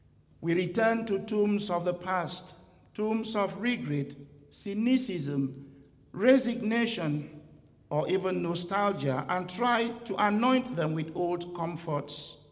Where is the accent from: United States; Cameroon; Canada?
Cameroon; and in my home country, Cameroon